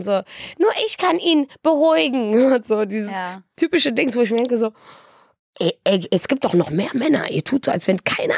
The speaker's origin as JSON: {"language": "German", "town": "Wuppertal", "region": "North Rhine-Westphalia", "country": "Germany", "tie": "born or raised there", "said": "Es ist sogar jemand aus meiner Heimatstadt, aus Wuppertal."}